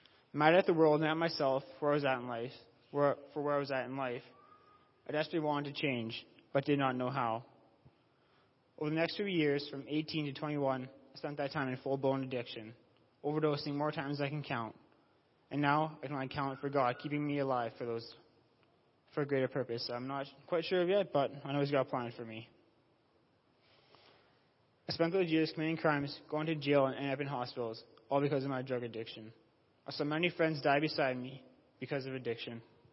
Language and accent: English; Killam, Alberta, Canada; also born or lived in Red Deer; 22 years old. I'm from Red Deer. But I grew up in a small town outside Cameron. It was called Killam. It was an awesome small town.